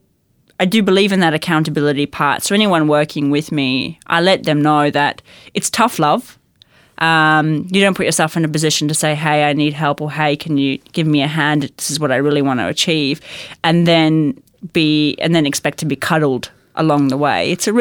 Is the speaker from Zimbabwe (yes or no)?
yes; Zimbabwe; growing up in Zimbabwe